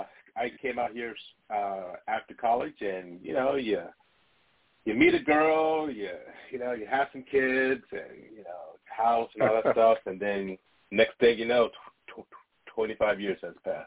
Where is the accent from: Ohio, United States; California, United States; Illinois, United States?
Ohio, United States; Cleveland; now in Seattle, United States; I came out to Seattle from the Midwest, from Cleveland, in the early 90s, heyday of Seattle.